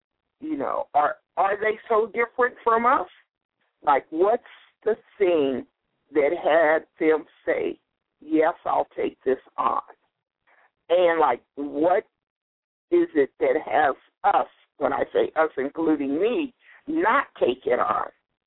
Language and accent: English; Compton, California, United States; But I was a child from Compton, California. I was to be the first college graduate in my family.